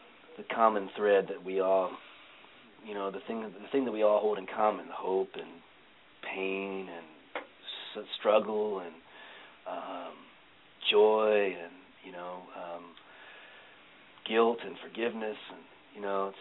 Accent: Phoenixville, Pennsylvania, United States; I remember a show that I played in our hometown, in my hometown, out in Phoenixville.

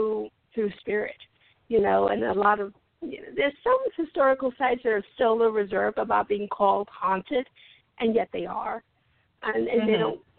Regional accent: Hamilton, Ohio, United States; So our command center is in my hometown of Hamilton, Ohio

